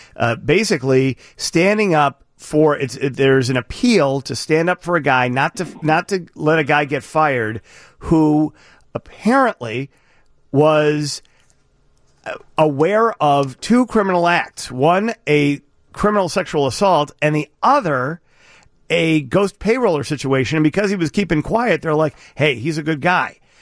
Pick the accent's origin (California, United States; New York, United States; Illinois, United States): Illinois, United States; Chicago; But it's just, as a Chicagoan, it makes me happy.